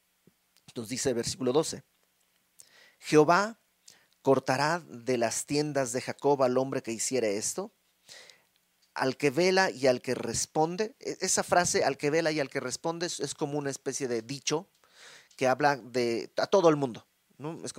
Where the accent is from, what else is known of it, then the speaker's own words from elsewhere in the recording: Mexico; No somos todos mexicanos, ¿por qué nos ponemos el pie el uno al otro?